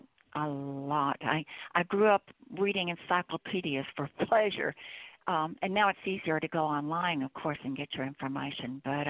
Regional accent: Deep South, United States; Well, Bennett, I'm from the Deep South.

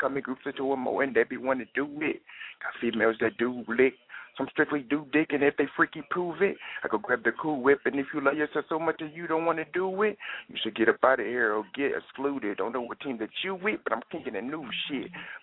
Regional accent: Indianapolis, Indiana, United States; I'm from Indianapolis, Indiana.

